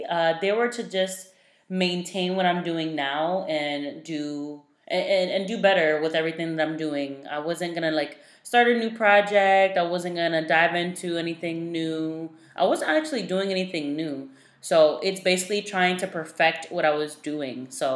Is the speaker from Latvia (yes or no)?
no; Puerto Rico; I'm from Puerto Rico, and my boyfriend's never been, so he met my family